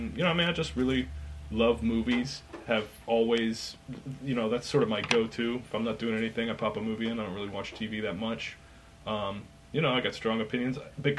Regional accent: Florida, United States; Well, I'm from Florida, just like you are, so I've never really been in the movie industry

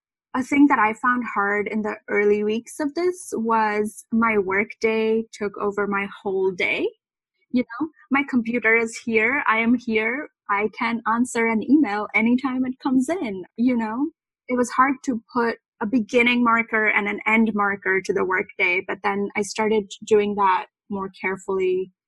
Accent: India; growing up in India, we were definitely exposed to all of these American things

